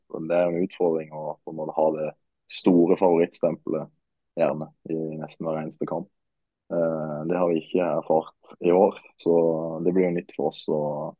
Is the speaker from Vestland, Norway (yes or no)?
no; Marnardal, Agder, Norway; Julaften den tilbringes hjemme i Marnardal sammen med mor og far, og min brors og min søsters familie.